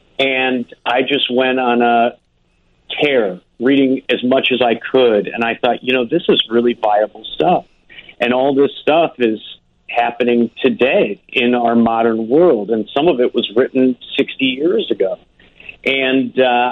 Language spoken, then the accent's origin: English; Barrington, Illinois, United States; I grew up in Barrington